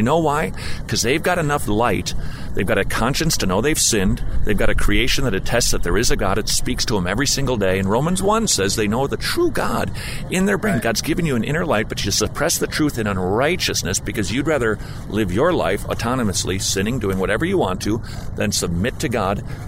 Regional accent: St. Paul, Minnesota, United States; I grew up in St. Paul, Minnesota, all right?

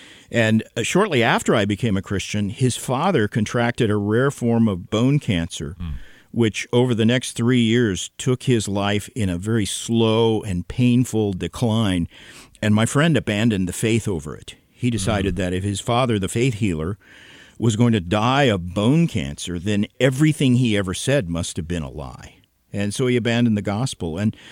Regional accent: Tulsa, Oklahoma, United States; Perhaps I've told you this before, but I grew up in Tulsa, Oklahoma, which is where Oral Roberts University is

